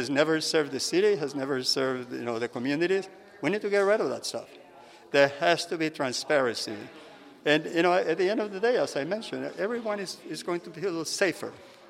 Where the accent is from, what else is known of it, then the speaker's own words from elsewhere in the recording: Teocaltiche, Jalisco, Mexico; now in United States; I'm from Teocaltiche, the town of Teocaltiche, Jalisco, small town. Boy that came here 15 years ago with $100 in my pocket.